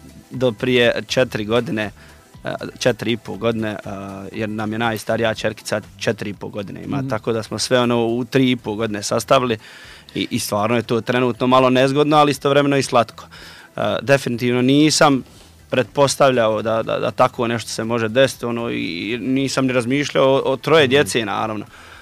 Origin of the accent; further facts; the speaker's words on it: Zenica, Federation of Bosnia and Herzegovina, Bosnia & Herzegovina; Pa, s obzirom da sam ja bio dio toga dole, iz Zenice sam